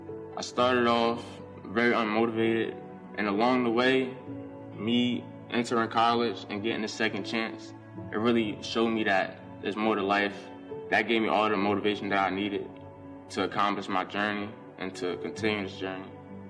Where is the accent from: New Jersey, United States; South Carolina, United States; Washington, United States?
New Jersey, United States; Newark; I'm from Newark, New Jersey.